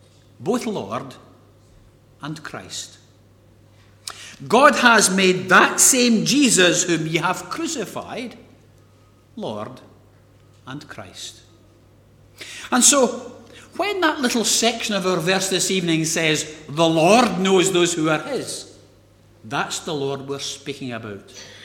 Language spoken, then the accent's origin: English; Kennewood, Scotland, United Kingdom; I was born and brought up in Kennewood. It's part of Scotland. It's part of the United Kingdom.